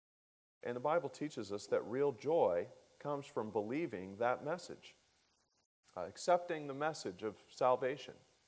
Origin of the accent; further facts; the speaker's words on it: United States; The newspaper in the county that I grew up in Lake County, is called the News Herald